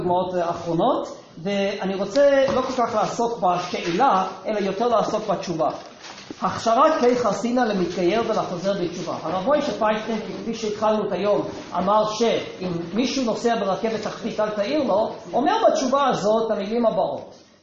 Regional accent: United States; אני גדלתי בארצות הברית, רק שמעתי את השם שלו.

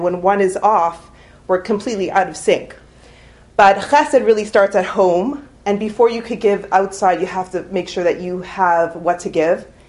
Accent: Toronto, Ontario, Canada; So I saw this at home growing up in Toronto.

